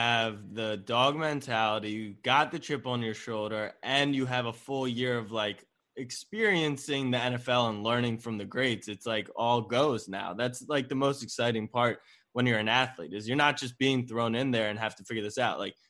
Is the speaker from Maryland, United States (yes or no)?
yes; Baltimore, Maryland, United States; So I'm a Ravens fan. I mean, I grew up in Baltimore, and we just call him Hollywood Brown.